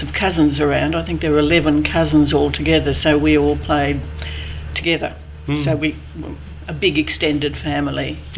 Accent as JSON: {"language": "English", "town": "Eltham", "region": "Victoria", "country": "Australia", "tie": "born or raised there", "also_born_or_lived": "Research", "said": "Well, I was born in 1935, and I was born in Eltham, and most of my life was spent in either Eltham or Research. We moved from Eltham to Research when I was about four, I think."}